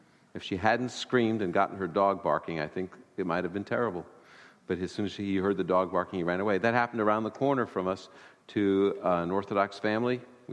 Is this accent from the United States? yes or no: yes; Chicago, Illinois, United States; I'm from Chicago for the last 24 years, and this past year, we had 752 murders in the city of Chicago.